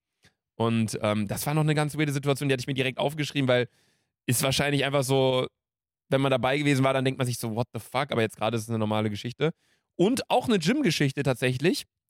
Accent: Cologne, North Rhine-Westphalia, Germany; Woher kommst du? So, dann ich, hä, ja, also hier Köln und so und sie.

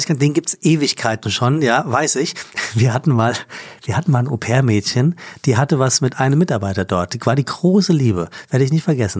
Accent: Frankfurt, Hesse, Germany; Für mich als Frankfurter natürlich Offenbach so eine Sache.

